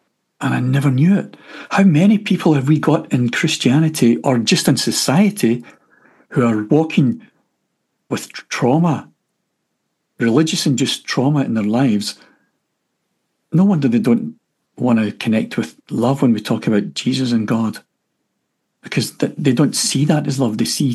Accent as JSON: {"language": "English", "region": "Scotland", "country": "United Kingdom", "tie": "born or raised there", "said": "I grew up in the Roman Catholic Church here in Scotland"}